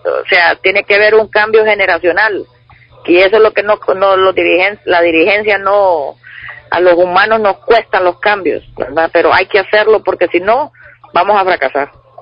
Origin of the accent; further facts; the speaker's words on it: Honduras; Siempre lo voy a creer como hondureña y como amante del fútbol